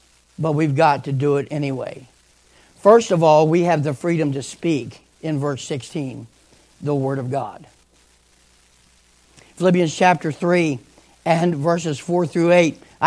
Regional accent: West Virginia, United States; Listen, the only thing, I'm from West Virginia, okay?

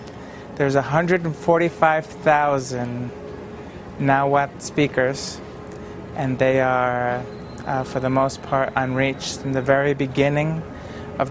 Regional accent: New York City, New York, United States; also born or lived in Staten Island; I grew up in Brooklyn, New York City, and then I winded up moving to Staten Island in my high school years.

